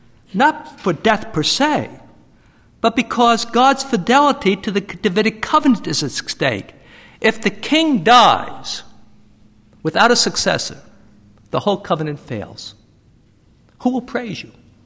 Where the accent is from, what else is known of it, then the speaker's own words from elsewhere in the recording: Jersey City, New Jersey, United States; I grew up in Jersey City, back east, and we didn't have many parks.